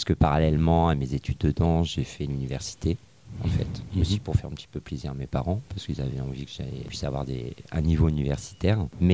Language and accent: French; Hauts-de-France, France; now in Reims, France; moi je suis du Nord, je ne suis pas de Reims, je suis de l'Aisne.